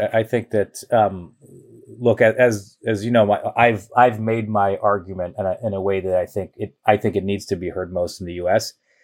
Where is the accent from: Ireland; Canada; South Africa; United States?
Canada; as I can tell you as a Canadian